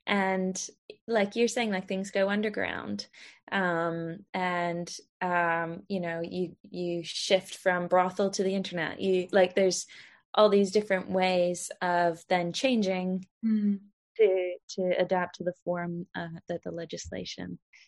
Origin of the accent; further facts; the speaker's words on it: Sweden; I grew up in Sweden